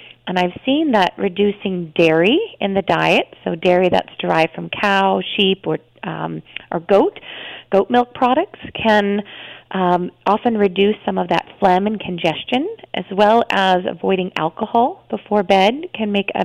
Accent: Midwest, United States; I was from the Midwest. My mom was a nurse, but we thankfully didn't go to the doctor very often

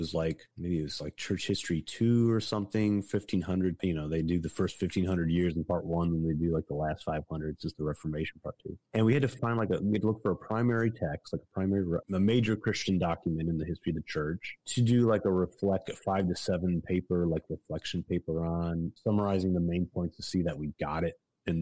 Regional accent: Michigan, United States; I'm from Michigan originally. I'm in Louisiana. So I was actually raised Missouri Synod Lutheran.

